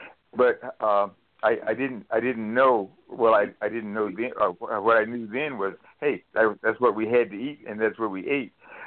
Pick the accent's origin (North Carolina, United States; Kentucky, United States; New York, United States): North Carolina, United States; I love sweet potatoes, and sweet potatoes was one of the staples as I was growing up in North Carolina.